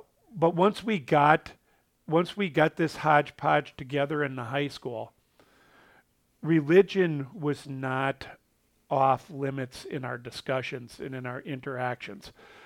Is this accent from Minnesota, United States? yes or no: yes; Delano, Minnesota, United States; the community culture that I was raised in Delano, Minnesota, back in the 1960s, in the 1970s, was a little bit different.